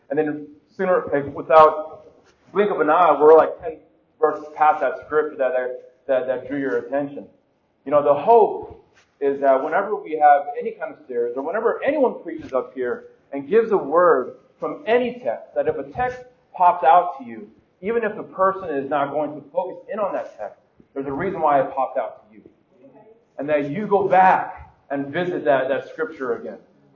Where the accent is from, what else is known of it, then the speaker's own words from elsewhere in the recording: Hawaii, United States; born there; Hawaii is one of those places, and I was born in Hawaii, and I've gone to Hawaii several times in my life.